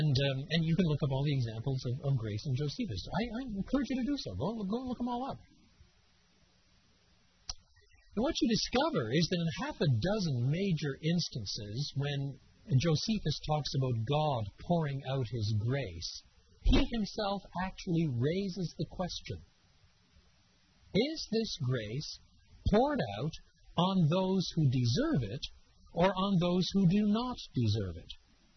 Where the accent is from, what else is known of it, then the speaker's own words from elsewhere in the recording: Quebec, Canada; I was brought up in French Canada, so it does slip out now and then.